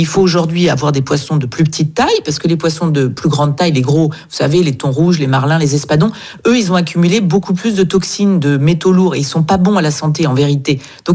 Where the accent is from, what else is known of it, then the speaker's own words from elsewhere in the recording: Nice, Provence-Alpes-Côte d'Azur, France; Et en plus, c'est chez moi à Nice, donc c'est une grande fierté de pouvoir accueillir ce sommet.